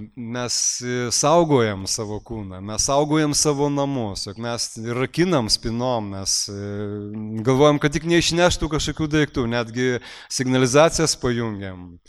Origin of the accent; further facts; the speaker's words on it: Elektrėnai, Vilnius County, Lithuania; Tai lygiai taip pat ir man, aš ten išmokau skaityti, išmokau rašyti.